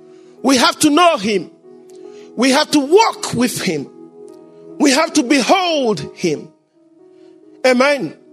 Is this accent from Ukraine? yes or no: no; Benin; I'm from Benin.